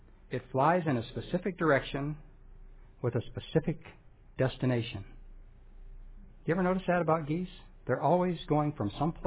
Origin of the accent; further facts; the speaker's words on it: Illinois, United States; now in California, United States; You know, I was raised in Illinois. Anna and I were both raised in Illinois. And we always said, we get to California, we'll never go back to Illinois in the winter.